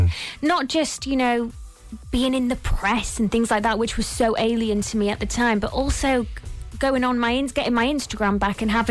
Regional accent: Wales, United Kingdom; when I grew up in North Wales, I did not have access to anything like this.

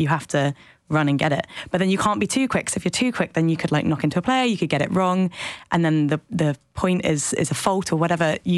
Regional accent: Wimbledon, London, United Kingdom; So I grew up around Wimbledon

